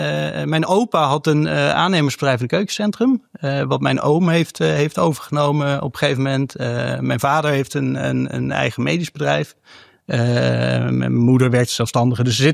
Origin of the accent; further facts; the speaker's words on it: Nijmegen, Gelderland, Netherlands; moved away as an adult; En ik ben opgegroeid in Nijmegen. En toen ik 18 werd, ben ik in Rotterdam gaan studeren.